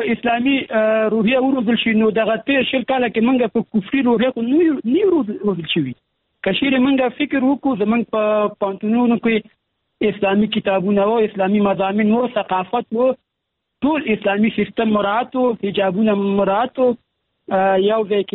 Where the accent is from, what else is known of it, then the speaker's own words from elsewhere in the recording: Afghanistan; مونږ د افغانستان خلک یو، دې هېواد کې مونږ ژوند کړی، دا مو هېواد دی.